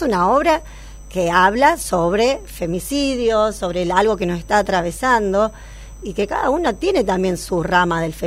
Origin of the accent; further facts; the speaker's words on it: Cañada de Gómez, Santa Fe, Argentina; moved away; yo soy de Cañada de Gómez, en el 98 empecé a hacer talleres allá en Cañada de Gómez